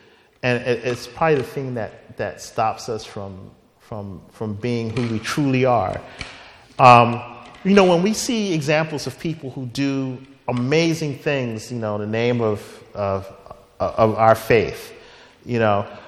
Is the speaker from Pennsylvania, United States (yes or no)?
yes; Philadelphia, Pennsylvania, United States; Yeah, I'm from Philadelphia, and so when I became a Christian, and you know, in the summer when I went back to Philadelphia